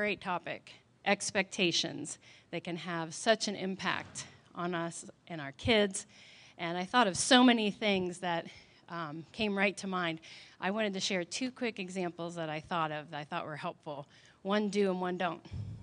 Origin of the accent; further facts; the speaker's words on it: Columbus, Ohio, United States; So that's why I grew up in Columbus, because of oppressive expectations.